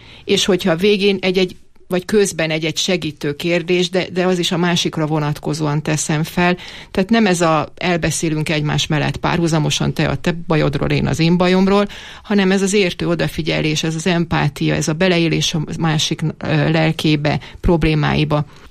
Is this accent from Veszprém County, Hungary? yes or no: no; Zala, Hungary; now in Eger, Hungary; én ugye Zala megyei vagyok, és ott születtem, onnét kerültem ide Egerbe